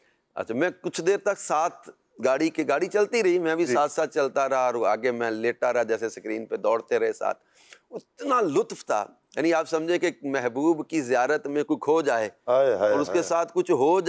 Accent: Mandi Warburton, Punjab, Pakistan; now in Sialkot, Pakistan; پنجاب کا ایک قصبہ ہے کہ چھوٹا سا شہر ہے، منڈی وار برٹن،

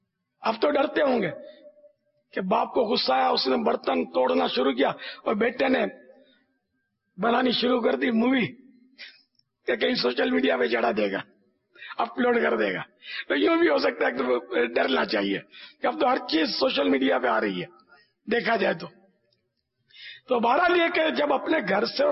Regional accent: Pakistan; تو یہ پاکستان، یہ میرا وطن ہے، مجھے اس سے محبت ہے، یہ فطری بات ہے کہ ہمارا وطن پاکستان ہے

